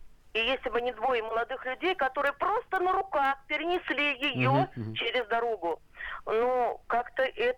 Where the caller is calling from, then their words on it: Arkhangelsk, Arkhangelsk Oblast, Russia; Здравствуйте … я из Соломбалы.